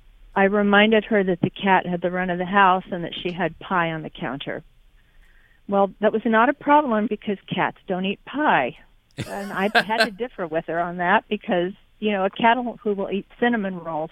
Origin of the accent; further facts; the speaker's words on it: Dallas, Texas, United States; I'm from Dallas, and I have a story for you about eating with in-laws.